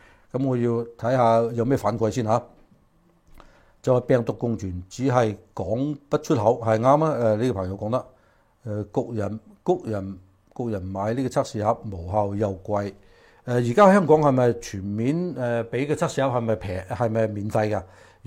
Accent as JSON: {"language": "Cantonese", "country": "China", "said": "就其實係害我哋中國人民嘅"}